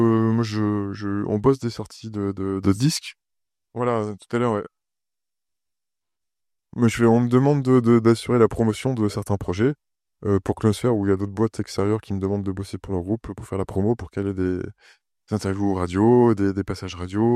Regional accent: Poitiers, Nouvelle-Aquitaine, France; quand j'étais ado à Poitiers

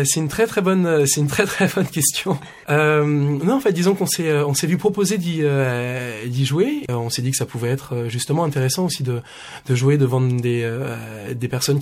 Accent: France; Vu qu'on est français, des fois la country, on a un petit peu une image un petit peu cliché de tout ça.

